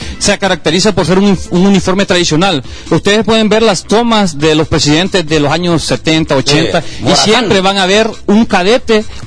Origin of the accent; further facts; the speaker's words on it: Siguatepeque, Comayagua, Honduras; Somos de Siguatepeque, Comayagua, la ciudad del altiplano.